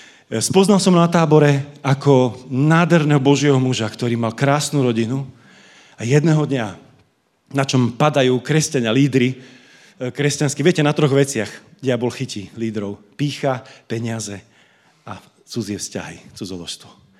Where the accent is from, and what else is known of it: Bratislava, Bratislava Region, Slovakia